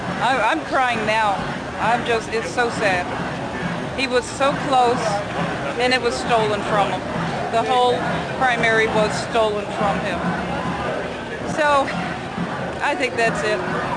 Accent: New York, United States; No, I'm from

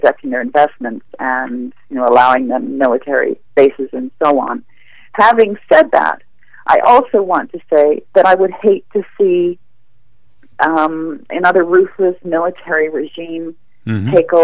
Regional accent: Canada; to me as a Canadian.

